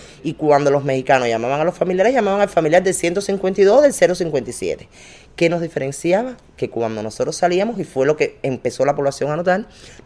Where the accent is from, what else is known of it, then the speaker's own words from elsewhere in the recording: Cuba; nosotros somos de Cuba, nosotros somos cubanos